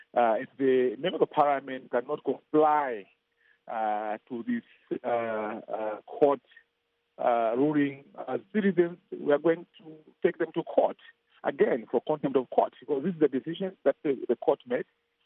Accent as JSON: {"language": "English", "region": "Southern Region", "country": "Malawi", "said": "I come from the South, and I'm pushing for these reforms"}